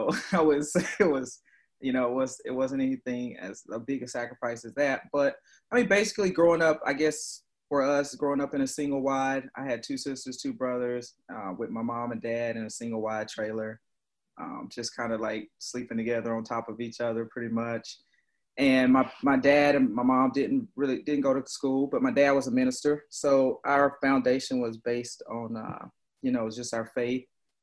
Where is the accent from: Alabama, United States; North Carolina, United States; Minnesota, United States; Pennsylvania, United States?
North Carolina, United States; Roseboro; So my home, I'm from humble beginnings in Roseboro, North Carolina. Obviously, it's a small town right southeast of Fayetteville.